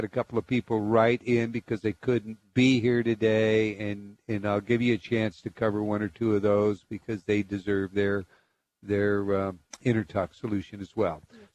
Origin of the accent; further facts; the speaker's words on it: Spokane, Washington, United States; We have Richard right here in my hometown of Spokane, Washington.